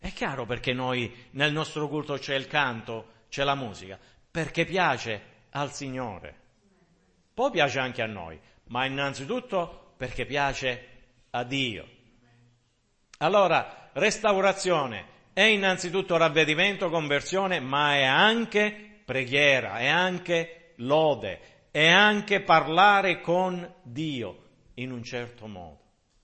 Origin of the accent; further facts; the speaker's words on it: Sicily, Italy; sono siciliano